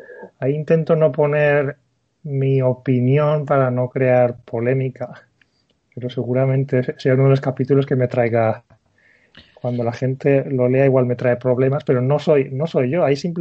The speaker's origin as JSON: {"language": "Spanish", "country": "Spain", "said": "cuando vuelvo a España, a mi tierra, es cuando noto muchas cosas que cuando yo vivía allí, pues no notaba."}